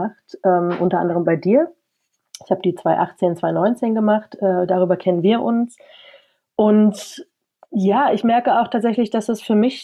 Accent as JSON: {"language": "German", "town": "Halle", "region": "Saxony-Anhalt", "country": "Germany", "lives_now": "Leipzig, Germany", "said": "So ganz grundsätzlich, ich komme aus Halle, wohne in Leipzig, also ostsozialisiert."}